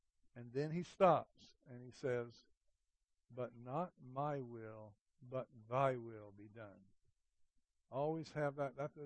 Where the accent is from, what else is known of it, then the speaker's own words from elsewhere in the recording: New Mexico, United States; And I'm from New Mexico, and we see the rain clouds come, and we wait and we wait and we wait